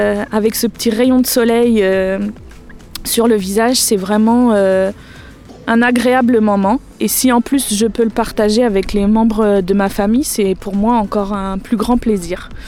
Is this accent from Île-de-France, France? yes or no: no; Cherbourg, Normandy, France; je viens de Cherbourg.